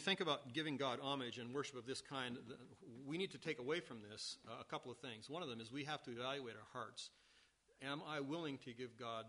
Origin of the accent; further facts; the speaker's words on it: United States; now in Canada; I love Canada, frankly, and I'll probably never go back to the States.